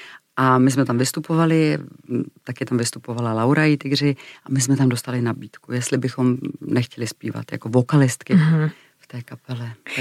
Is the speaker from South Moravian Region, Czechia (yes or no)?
no; Klášterec nad Ohří, Ústí nad Labem Region, Czechia; born or raised there